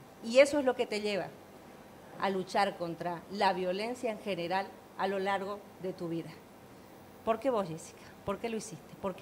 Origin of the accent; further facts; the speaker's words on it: Bolivia; y digo, como bolivianos en este último tiempo